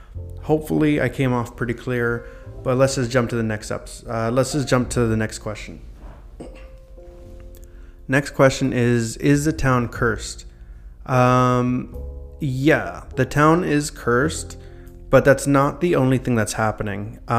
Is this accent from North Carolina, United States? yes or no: yes; North Carolina, United States; You know, I grew up in North Carolina, so rainy weather all the time. I loved it.